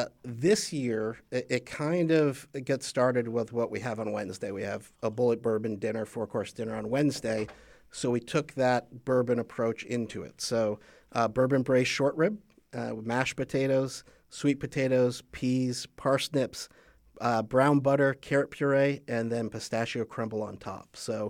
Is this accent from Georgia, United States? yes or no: no; Vermont, United States; now in Fargo, United States; I'm originally from New England, so Vermont, so small town Vermont.